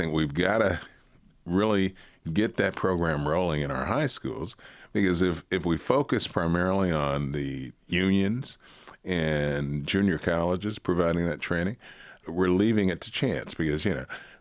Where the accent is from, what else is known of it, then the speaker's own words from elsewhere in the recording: Detroit, Michigan, United States; So I was born and raised in Detroit, lived on a street called Lawrence between 12th and 14th.